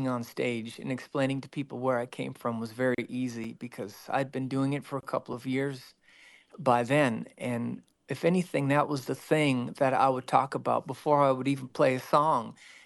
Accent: Grand Forks, North Dakota, United States; I'm from Grand Forks, North Dakota.

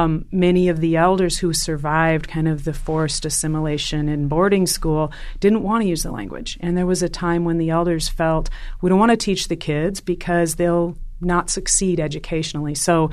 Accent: Minnesota, United States; Well, I grew up in Minnesota, which is a state that has a Lakota name, but the northern part is the place where my family comes from

